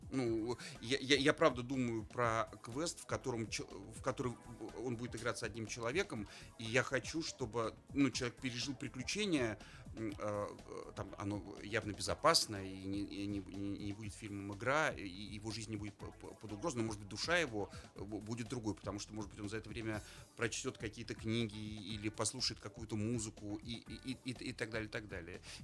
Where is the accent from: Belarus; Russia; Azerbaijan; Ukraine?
Russia; Saint Petersburg; Я там ленинградец и петербуржец, и там ленинградская блокада для меня тема очень важная и высокая, и трагическая